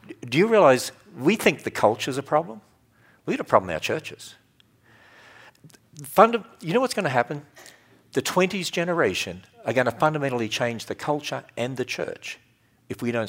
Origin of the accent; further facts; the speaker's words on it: Australia; my home country of Australia, which was never very Christianized in any way, very pagan country